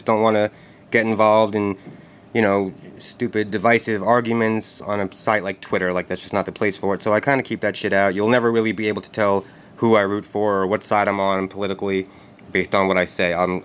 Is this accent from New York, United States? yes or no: yes; New York City, New York, United States; also born or lived in New Jersey; I'm from New York City, not upstate or anything like that. I'm from Manhattan. I've lived here since about 2001. Before that, I was born in Brooklyn, New York, moved to New Jersey when I was about 9